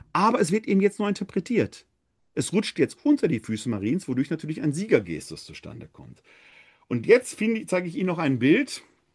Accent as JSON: {"language": "German", "town": "Essen", "region": "North Rhine-Westphalia", "country": "Germany", "tie": "born or raised there", "said": "Meine Heimatstadt ist ja Essen."}